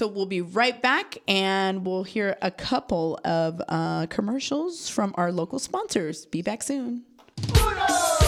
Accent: Las Vegas, Nevada, United States; I'm from Vegas. You're like, no, I'm not from the Strip.

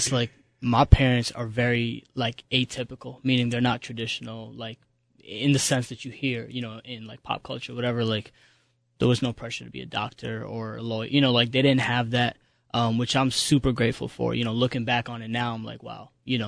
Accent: Boston, Massachusetts, United States; moved away as an adult; now in New York, United States; I grew up in the Boston area, so I spent my first 18 years out there, and Boston in, like, the 90s was not cracking.

